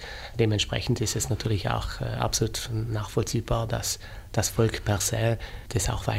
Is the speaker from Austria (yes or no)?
no; Trentino-Alto Adige, Italy; sei mal nicht böse, ich bin ein Südtiroler.